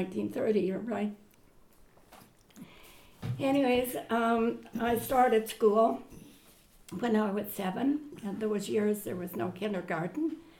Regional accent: Rosetown, Saskatchewan, Canada; born there; like Rosemary said, I was born on July 11th, 1934 in Rosetown, Saskatchewan.

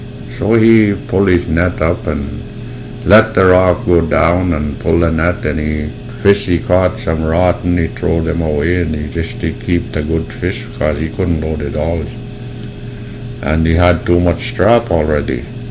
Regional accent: Wabasca, Alberta, Canada; also born or lived in Chipoyan Lake; now in Calling Lake, Canada; I was raised in Wabasca. I born in Chipoyan Lake. But my real home now is in Calling Lake. I live behind the school less than half a mile.

